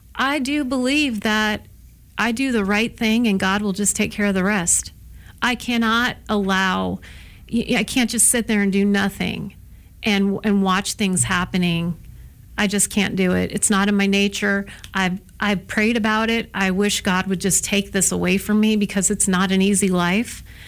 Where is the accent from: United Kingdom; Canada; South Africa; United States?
United States; North Carolina; born there; also born or lived in Alaska / California / Oregon / Washington; I've lived in Alaska, California, Oregon, Washington. I was born in North Carolina.